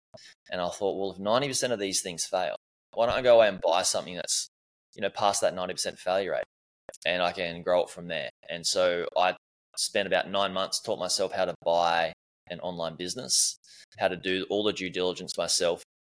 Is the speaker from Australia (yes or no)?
yes; Gold Coast, Queensland, Australia; also born or lived in Melbourne; I grew up in Australia on the Gold Coast. My parents used to live in Melbourne and moved when I was about 8 or 9 to the Gold Coast, sunny Gold Coast